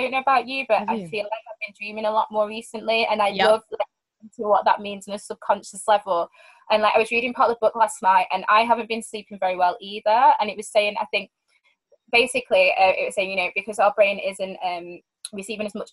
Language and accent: English; Manchester, North West England, United Kingdom; I'm from Manchester, for not many people that know, I don't know.